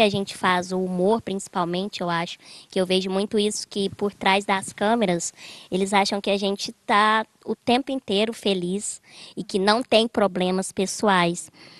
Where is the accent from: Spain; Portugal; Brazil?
Brazil; Minas Gerais; now in São Paulo, Brazil; para cá, né, para São Paulo, sou mineira.